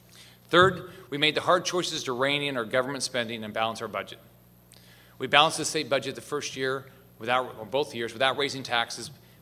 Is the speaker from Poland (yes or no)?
no; Naples, Florida, United States; My hometown of Naples, it's really nice.